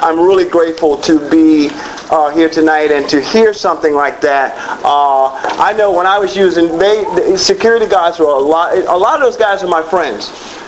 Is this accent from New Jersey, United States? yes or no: yes; Newark, New Jersey, United States; now in West Palm Beach, United States; I remember, I'm from Newark, New Jersey, originally. And thank you. Glad you're here, too. I'm originally out of Newark, New Jersey.